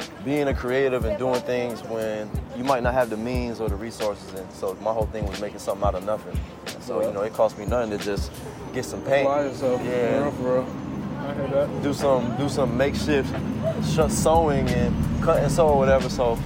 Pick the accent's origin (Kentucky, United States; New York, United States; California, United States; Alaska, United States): New York, United States; New York City; 80s, grew up in New York, Washington Heights. My dad is first generation Chinese from Brooklyn, born and raised in Brooklyn.